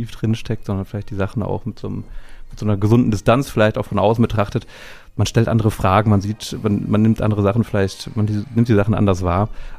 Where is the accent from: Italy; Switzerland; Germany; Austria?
Germany; Bochum, North Rhine-Westphalia; now in Erfurt, Germany; ich komme ja aus Bochum.